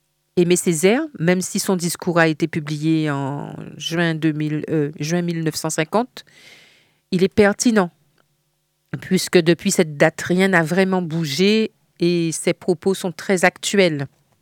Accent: Guadeloupe, France; en tant que mère de famille, en tant que cantillaise, en tant que Guadeloupéenne, Caraïbéenne, afro-descendante

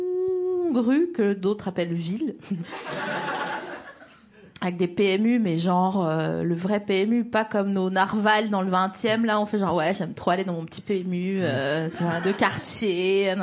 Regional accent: Grand Est, France; born there; dans les Vosges on dit, parce que je suis née dans les Vosges

